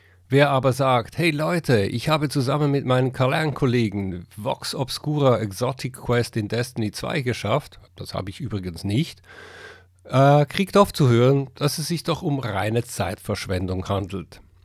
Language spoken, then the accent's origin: German; Switzerland; ich bin Schweizer, falls man das noch nicht gemerkt hat